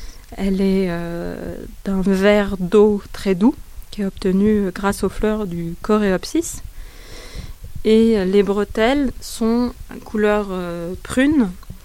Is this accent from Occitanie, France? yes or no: yes; Occitanie, France; Et comment j'en suis revenue au Cévennes, à ma terre natale